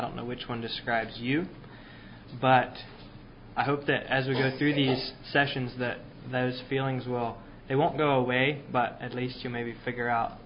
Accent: Lebanon, Oregon, United States; born there; also born or lived in South Boston, Virginia; I was born on May 23rd of 1992. To my students, I'm known as … I was born in the town of Lebanon, Oregon, which is about 15 miles north of here.

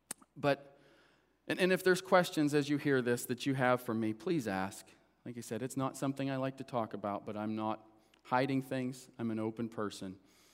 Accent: North Lima, Ohio, United States; I grew up in North Lima, Ohio. I live right next door now to where I grew up, the house I grew up in.

